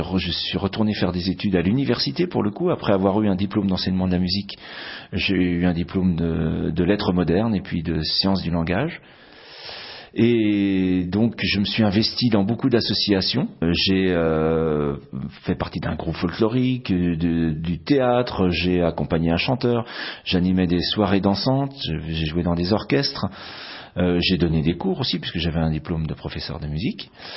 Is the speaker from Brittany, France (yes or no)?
no; Pays de la Loire, France; born there; J'avais la vie à la maison, dans mon village. Je suis né en Vendée.